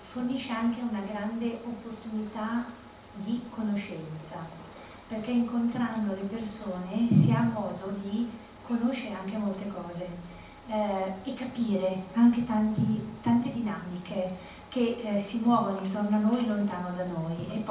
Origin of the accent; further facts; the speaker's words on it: Pakistan; moved away as an adult; now in Legnano, Italy; sono arrivato qui che avevo 18 anni, per cui la vedo Legnano, mi si rivolge a Legnano, come la mia terra. Però torno in Pakistan e sono visto come uno straniero, perché sono stato tanto all'estero.